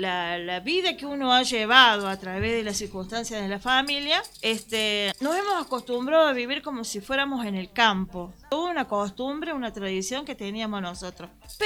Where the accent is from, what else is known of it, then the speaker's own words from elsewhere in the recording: Cosquín, Córdoba, Argentina; Bueno, soy de acá de Cosquín, del barrio La Toma.